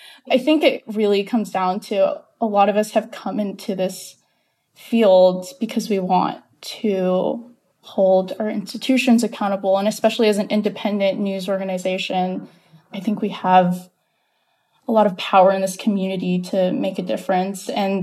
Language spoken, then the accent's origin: English; Atlanta, Georgia, United States; it was a topic that I grew up around Atlanta. So I was very familiar with the area. I grew up in a majority Asian community.